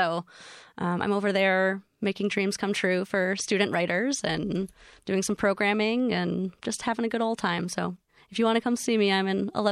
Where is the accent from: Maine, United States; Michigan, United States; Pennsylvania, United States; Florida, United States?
Michigan, United States; Ann Arbor; also born or lived in Tucson; I born and raised in Ann Arbor. I was here pretty consistently, besides little patches away that were no more than 4 months at a time. And then moving to Tucson was kind of my first big-ish move